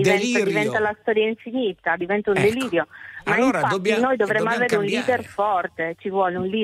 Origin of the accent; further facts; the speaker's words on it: Sardinia, Italy; now in Bologna, Italy; Io chiamo da Bologna, però sono sarda. E vengo da un posto che non nomino, ma dove tu vieni in vacanza sempre e che ami.